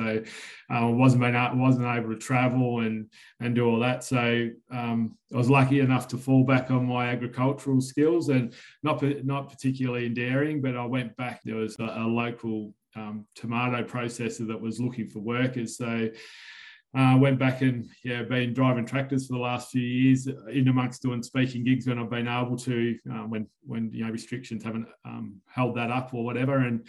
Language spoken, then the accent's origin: English; Melbourne, Victoria, Australia; growing up in Melbourne as that kid